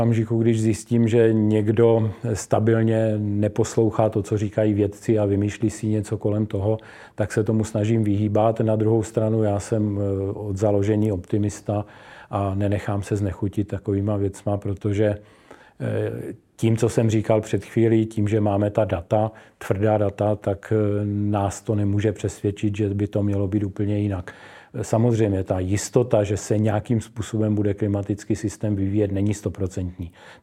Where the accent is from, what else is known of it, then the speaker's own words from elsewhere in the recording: Moravian-Silesian Region, Czechia; Já pocházím z Ostravska, což nenavozuje ten dojem přírody, ale Ostrava má velice krásné okolí